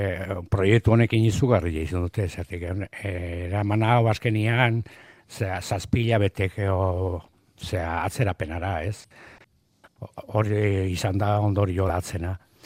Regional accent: Zizurkil, Basque Country, Spain; Gero jakin nuen, zizurkiltzarra zela, nire izipuz bada ere, nola baita ere, zizurkiltzarra naiz.

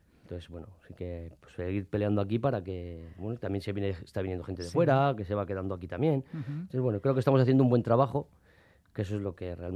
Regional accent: Bilbao, Basque Country, Spain; born there; Mi familia es andaluza, yo ya nací en Bilbao

